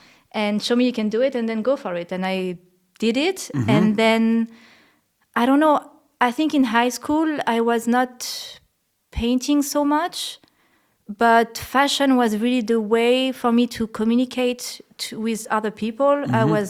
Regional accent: Nouvelle-Aquitaine, France; which is actually La Creuse. And it's, I think it's one of the wildest region in the country, and it's in the middle of France

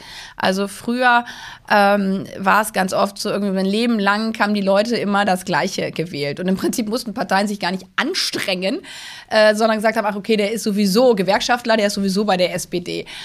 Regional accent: East Germany, Germany; gerade in Ostdeutschland, wo ich herkomme

